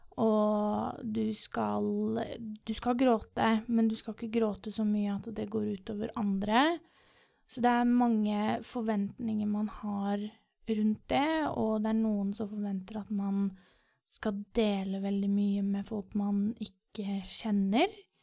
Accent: Moss, Østfold, Norway; Han heter Fredrik, og er som meg født og oppvokst i Moss.

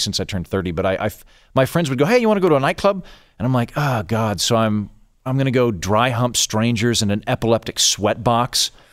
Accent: Oklahoma, United States; like when I tell people I'm from Oklahoma and they're like, oh, I've never been.

